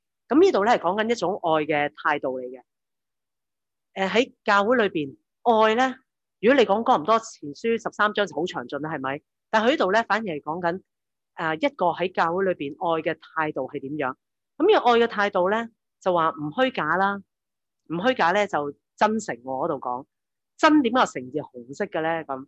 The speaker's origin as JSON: {"language": "Cantonese", "country": "China", "said": "我哋中国人就唔好习惯嘅"}